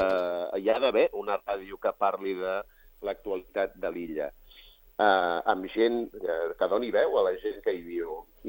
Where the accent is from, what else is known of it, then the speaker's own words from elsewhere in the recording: Barcelona, Catalonia, Spain; Del barri de Sants, sí senyor, que tu també ets sencenc. Bueno, bordetenc, Nosaltres som de la Bordeta.